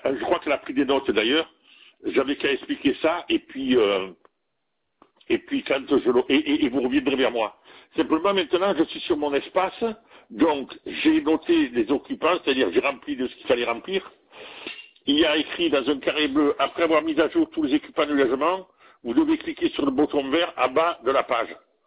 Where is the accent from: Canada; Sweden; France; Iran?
France; Nîmes, Occitanie; j'essaie de le faire revenir à Nîmes, là où je suis de Nîmes.